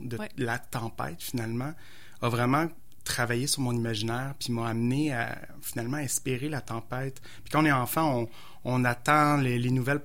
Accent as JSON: {"language": "French", "region": "Quebec", "country": "Canada", "said": "en fait, je viens de la Montérégie, puis j'ai vécu le verglas."}